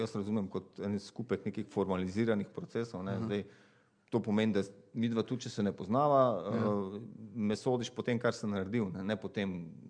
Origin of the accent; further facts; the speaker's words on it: Maribor, Drava, Slovenia; born there; now in Ljubljana, Slovenia; jaz sem se rodil v Mariboru, v Ljubljani živim.